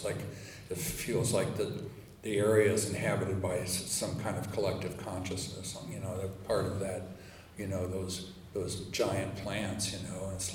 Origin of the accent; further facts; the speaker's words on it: Tucson, Arizona, United States; now in Denver, United States; Tucson, which is my hometown. It's where I grew up. I'm a native of the Southwest. When I was a kid growing up, especially from about age 10 until high school and went into the service.